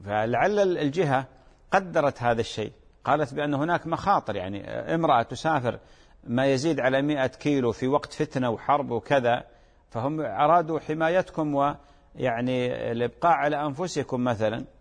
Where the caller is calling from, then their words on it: Iraq; من العراق